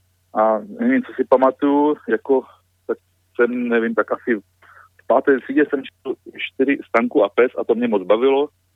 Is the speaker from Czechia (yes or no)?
yes; Haná, Czechia; No, já pocházím z Hané